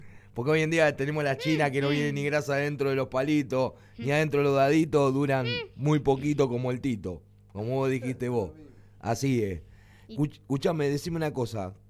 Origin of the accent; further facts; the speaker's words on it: Argentina; nosotros somos de Argentina.